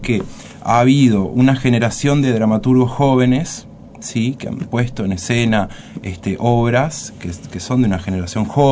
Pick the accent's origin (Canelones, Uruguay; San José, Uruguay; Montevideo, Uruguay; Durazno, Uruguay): Canelones, Uruguay; Yo soy de Canelones.